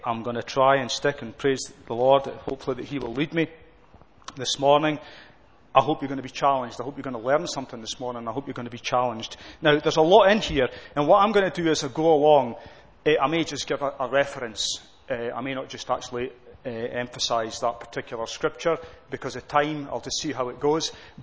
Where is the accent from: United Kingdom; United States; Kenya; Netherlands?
United Kingdom; Scotland; Obviously, I come from Scotland.